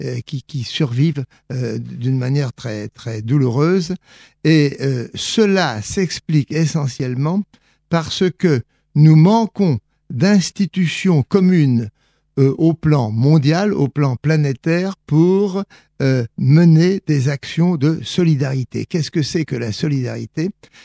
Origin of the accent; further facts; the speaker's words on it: Nouvelle-Aquitaine, France; also born or lived in Vendée, France; Il se trouve que mes parents, en raison de la crise, mes parents étaient très pauvres, ils ont été forcés d'émigrer plus au sud, en Charente-Maritime, et c'est là que j'ai passé mon enfance.